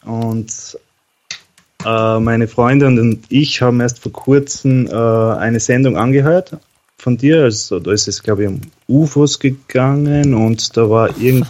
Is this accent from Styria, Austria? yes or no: yes; Graz, Styria, Austria; Ich komme aus Graz Umgebung.